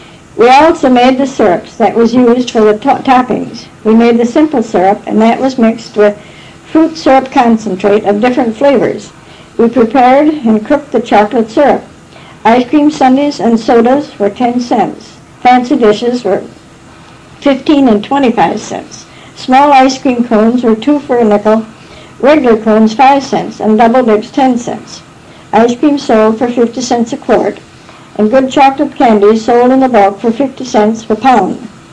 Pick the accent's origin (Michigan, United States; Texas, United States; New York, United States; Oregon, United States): Michigan, United States; Bloomfield Township; born there; I was born in Bloomfield Township.